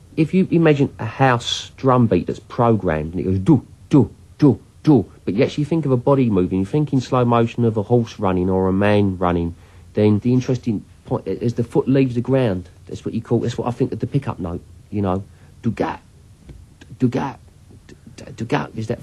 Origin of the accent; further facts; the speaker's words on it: United Kingdom; I'm a Brit